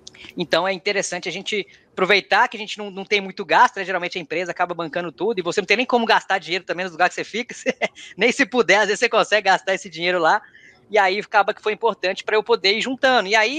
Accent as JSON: {"language": "Portuguese", "town": "Belo Horizonte", "region": "Minas Gerais", "country": "Brazil", "also_born_or_lived": "Pará", "moved": "as an adult", "said": "Mudei para Imbres, lá no Pará. Só que eu sou mineiro, eu sou de BH."}